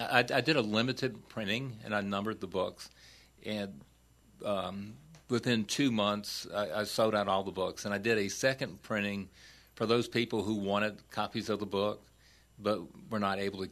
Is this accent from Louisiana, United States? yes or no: yes; Destrehan, Louisiana, United States; I grew up in Destraham, which is St. Charles Parish.